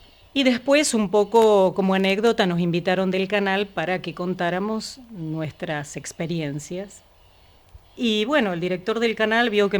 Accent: Río Colorado, Río Negro, Argentina; yo me crié en Río Colorado

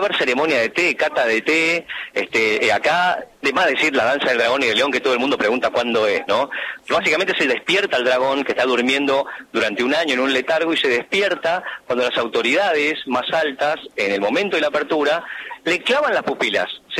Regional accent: Buenos Aires, Argentina; Yo soy de origen chino, claramente, pero de los 2 años estoy en Buenos Aires.

